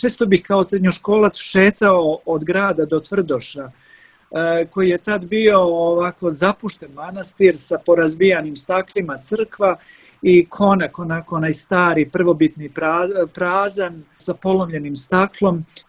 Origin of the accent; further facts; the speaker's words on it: Trebinje, Republika Srpska, Bosnia & Herzegovina; Ja sam inače iz Trebinja i tamo sam odrastao.